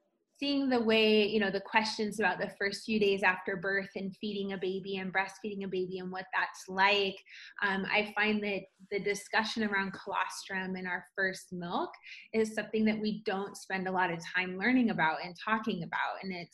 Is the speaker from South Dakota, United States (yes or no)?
yes; South Dakota, United States; I am Sisseton Wahpeton from South Dakota